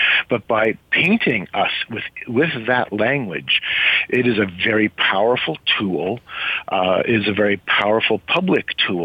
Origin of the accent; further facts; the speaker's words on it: Canada; I'm from Canada